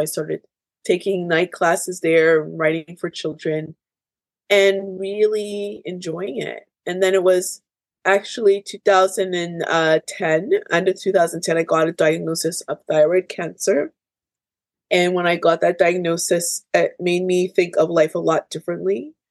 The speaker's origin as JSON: {"language": "English", "country": "Canada", "tie": "born there", "said": "as my parents immigrated from Jamaica. And I was born here in Canada. I have a love of Jamaican culture, Black history."}